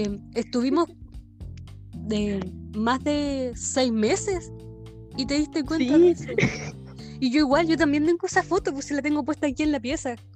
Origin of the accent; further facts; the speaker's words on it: Chile; Tengo 25 años y, bueno, soy chilena